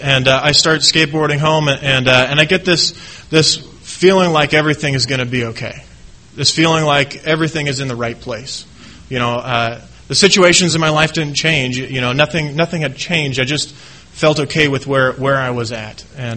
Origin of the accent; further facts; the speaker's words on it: Tacoma, Washington, United States; also born or lived in Seattle; As a kid, I grew up in Tacoma and Seattle area, and always felt really uncomfortable.